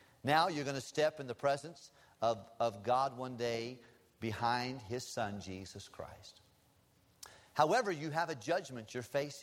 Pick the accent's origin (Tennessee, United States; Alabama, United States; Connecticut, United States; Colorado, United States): Tennessee, United States; And we're from Tennessee originally.